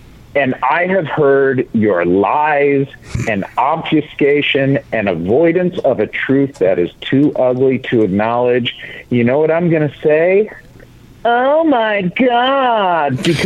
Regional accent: Cleveland, Ohio, United States; Actually, SummerSlam's in Cleveland this year, and I'm from Cleveland.

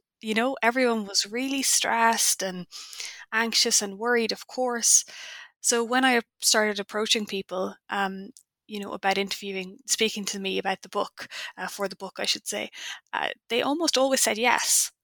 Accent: Ireland; I'm Irish.

